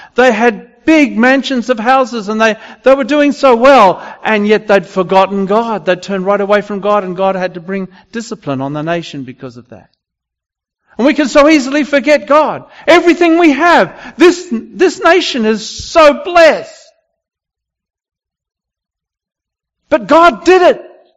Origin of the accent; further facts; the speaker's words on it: Australia; I'm from Australia. I don't know whether you could tell, but anyway, just in case you couldn't tell. In Australia, in Melbourne, where we live